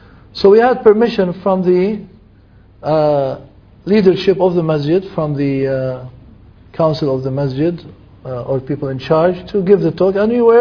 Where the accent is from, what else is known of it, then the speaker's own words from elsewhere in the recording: Lebanon; now in United States; I live in the States and I'm originally from Lebanon.